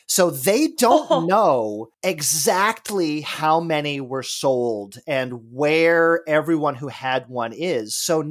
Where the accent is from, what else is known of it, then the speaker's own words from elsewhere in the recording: Los Angeles, California, United States; I grew up in Los Angeles, as you guys know, and my house, like a lot of houses down south, had terracotta floor tiles.